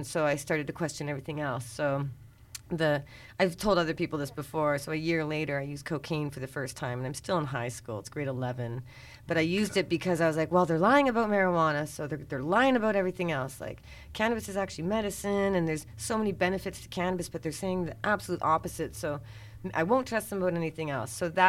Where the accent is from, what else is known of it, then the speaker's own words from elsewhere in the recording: Kamloops, British Columbia, Canada; I was going to move to Vancouver from my hometown, Kamloops, and come here and either be a broadcast journalism student or go to flight attendant school.